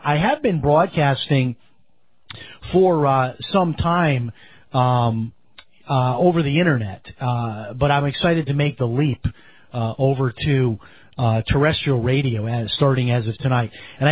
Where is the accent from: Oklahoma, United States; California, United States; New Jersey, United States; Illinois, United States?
Illinois, United States; Chicago; In fact, it was my inspiration growing up in Chicago when I would go into the kitchen in the middle of the night